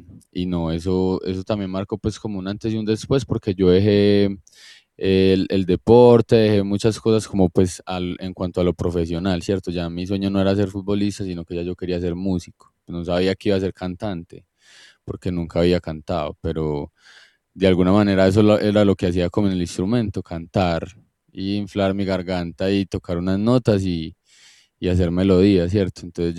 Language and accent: Spanish; Girardota, Antioquia, Colombia; Yo crecí en Girardota, un municipio del Valle de Aburrá, acá en Antioquia, en Colombia.